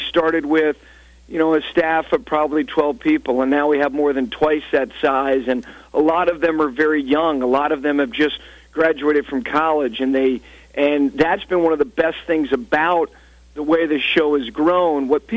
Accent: Ridgewood, New Jersey, United States; I'm blessed to have really good friends that I've had my whole life growing up in Ridgewood, New Jersey

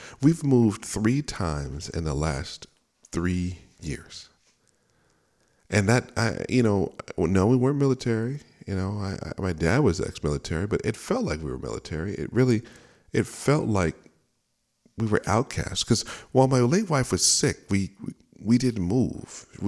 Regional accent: San Diego, California, United States; now in Carlsbad, United States; So I was born and raised in San Diego.

